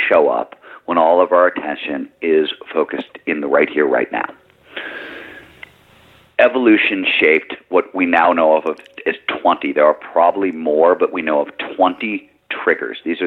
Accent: Midwest, United States; I grew up in the Midwest, and what I saw from my father

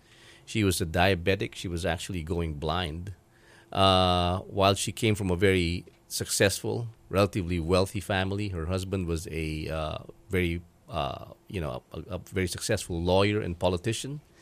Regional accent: Manila, Metro Manila, Philippines; also born or lived in Cebu; I grew up in the city of Manila in the Philippines, in Manila itself. I was born and raised there, educated there. My family has always been in Manila.

